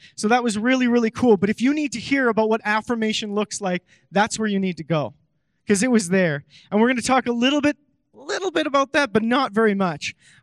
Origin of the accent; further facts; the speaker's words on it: Bruderheim, Alberta, Canada; When I was a kid growing up, I grew up in Bruderheim. That was the small town that I lived in.